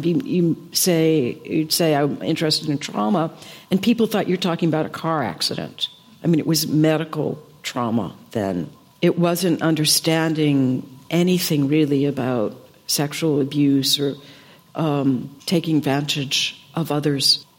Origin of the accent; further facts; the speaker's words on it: Boston, Massachusetts, United States; So whenever there was a school vacation, I grew up in Boston, I would go visit my aunt.